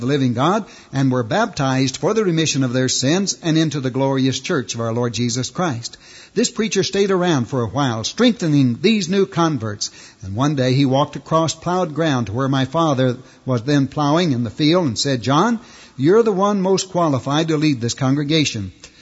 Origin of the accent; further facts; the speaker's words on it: Texas, United States; As I grew up in West Texas, the practice among most of the preachers was to book a week or 10-day meeting at a church.